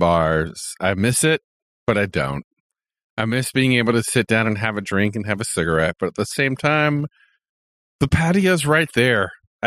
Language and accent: English; Alabama, United States; When I went back to my home state of Alabama